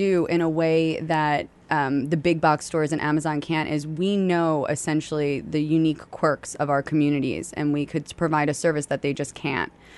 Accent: Babylon, New York, United States; I grew up in Babylon Village, which is a tiny fishing, surfing village on the south shore of Long Island, not unlike Sag Harbor, really.

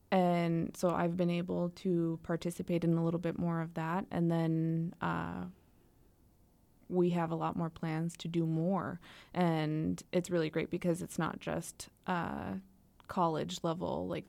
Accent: United States; I introduced myself, and everyone wanted to know, so what are you? And I was like, I'm Native American.

